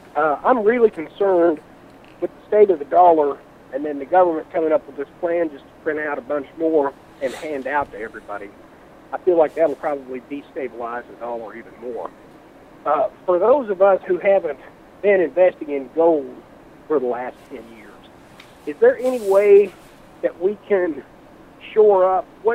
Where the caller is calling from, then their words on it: Wichita, Kansas, United States; I'm calling from Wichita, Kansas.